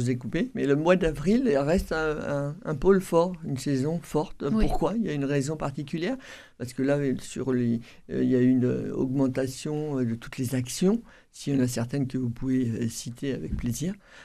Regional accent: Normandy, France; now in Toulouse, France; Je suis normande exilée ici depuis 20 ans.

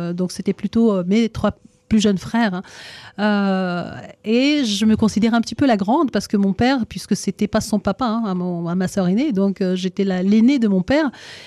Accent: Oran, Oran Province, Algeria; born there; Oui, je suis née en Algérie. Dans une ville qui s'appelle Oran.

